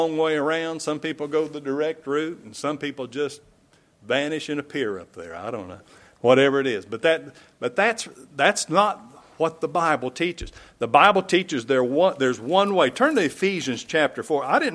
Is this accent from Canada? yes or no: no; Kentucky, United States; also born or lived in Huntington, United States; You know I was born in West Virginia, even though I'm from Kentucky. We lived in Kentucky, but I was born in West Virginia.